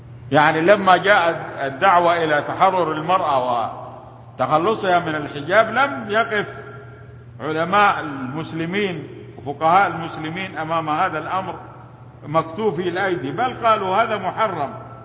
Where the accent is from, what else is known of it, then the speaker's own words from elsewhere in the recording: Saudi Arabia; في بلادنا المملكة العربية السعودية